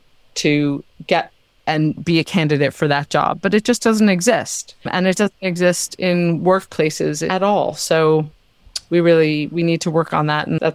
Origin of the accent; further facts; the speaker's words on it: New York City, New York, United States; had I stayed in my small world that I grew up in New York City, to be quite honest. I grew up in an affluent neighborhood, in an affluent school